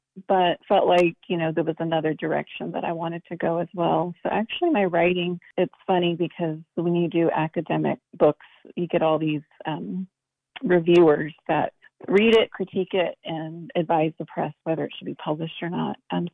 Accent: Farmington, New Mexico, United States; If I knew that growing up as a young Navajo person in Farmington or near Farmington, I just think I would have just had

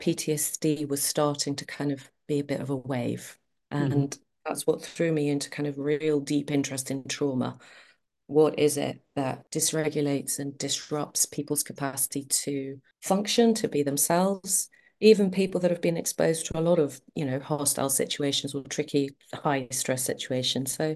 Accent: Athens, Attica, Greece; moved away as an adult; also born or lived in Wales; now in United Kingdom; I was born and bred in Athens. I grew up in Greece, and came over to the UK, studied in Wales

